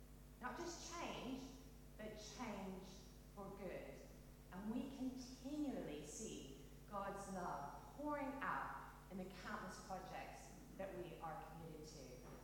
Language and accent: English; Kentucky, United States; accent: mix; now in England, United Kingdom; I'm originally from Kentucky, but I've been in England now for 19 years. So I have a bit of a mix of an accent.